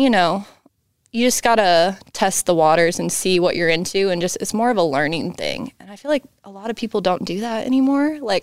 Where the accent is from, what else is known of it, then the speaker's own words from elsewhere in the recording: Charlotte, North Carolina, United States; growing up in Charlotte, like the thing to do was go to country concerts, you know, like that was like the highlight of everything, you know, growing up.